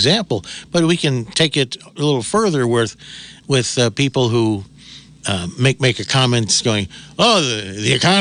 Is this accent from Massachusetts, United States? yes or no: no; Milwaukee, Wisconsin, United States; growing up in Milwaukee, gosh, I was absolutely spoiled. In fact, we could actually watch UHF, you know, right. Channel 18 back then.